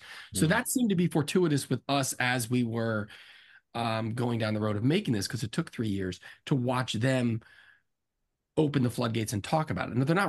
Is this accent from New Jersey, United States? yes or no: yes; New Jersey, United States; I didn't hear about that till much later where I grew up in New Jersey.